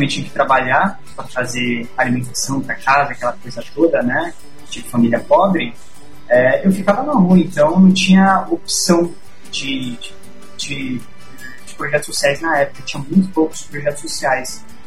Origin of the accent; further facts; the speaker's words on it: São Paulo, Brazil; Eu não nasci em Paraisópolis, eu nasci no bairro do Bixiga, um bairro central da cidade de São Paulo, por sinal, muito, muito, muito musical, sambista. Mas meus pais se separaram muito cedo, eu vim pra cá, pra Paraisópolis, eu tinha por volta de 5, 6 anos de idade.